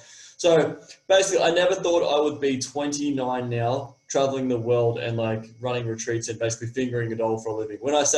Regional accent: Australia; accent: Australian; So if you can't understand my accent, it's an Australian accent.

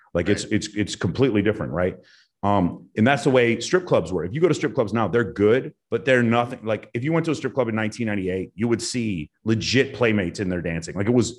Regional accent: Dallas, Texas, United States; I grew up in East Dallas, and I had a weird upbringing. Not weird, this is kind of a dynamic upbringing where we lived in a decent neighborhood. We lived in a nice, safe neighborhood. But I went to high school south of the train tracks at Woodrow Wilson

